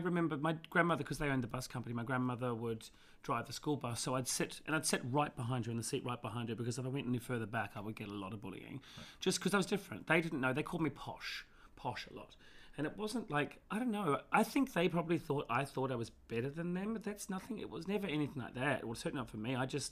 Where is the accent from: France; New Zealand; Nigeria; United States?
New Zealand; Mangatoroto, Northland; It's in the north end of New Zealand. It's got a population of 800 people